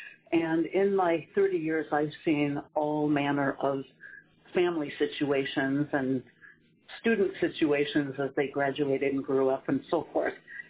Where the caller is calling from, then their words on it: Anchorage, Alaska, United States; I'm calling from Anchorage.